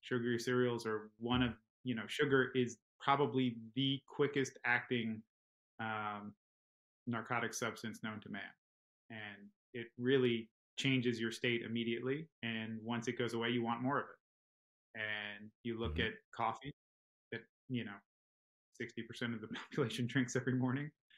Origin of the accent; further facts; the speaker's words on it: New York, United States; places that I grew up in New York, going across to New Jersey 20 years ago